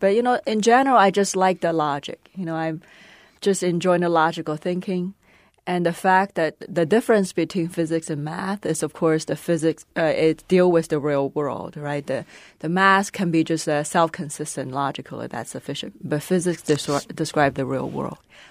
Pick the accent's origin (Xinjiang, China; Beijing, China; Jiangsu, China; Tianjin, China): Beijing, China; English is a second language; So I grew up in China, Beijing, China.